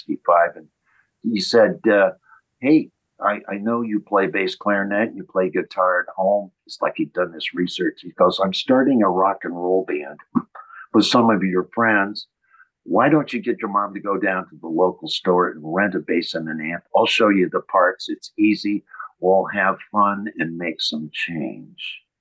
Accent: Lafayette, California, United States; It was the Ocalani School District in Lafayette, California, which is the East Bay.

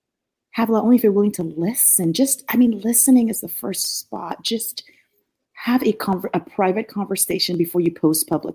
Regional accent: Nigeria; Growing up in Nigeria, I grew up with a lot of resources.

